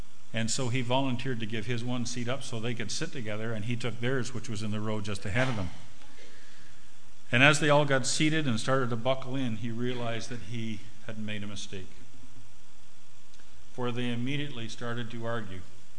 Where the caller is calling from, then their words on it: Canada; I'm calling from Canada." He said, I thought that it sounded like a Canadian accent.